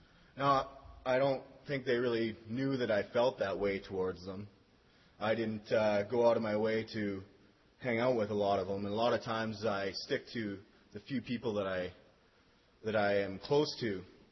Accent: Edmonton, Alberta, Canada; from Edmonton.

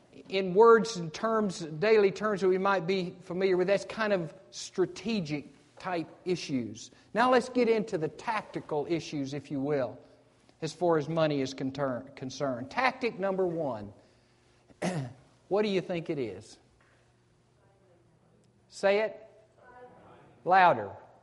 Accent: United States; I grew up on the Tennessee River, and there's a series of dams on that river, and they generate electric power

